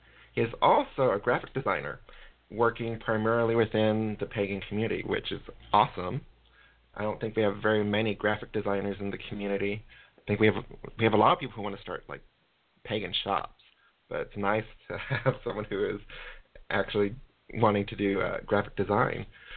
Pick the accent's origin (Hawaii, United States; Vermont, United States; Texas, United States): Texas, United States; now in Illinois, United States; You know, being from Texas to moving all the way up north. I know it was a bit of a jump for me when I moved from Texas to Illinois.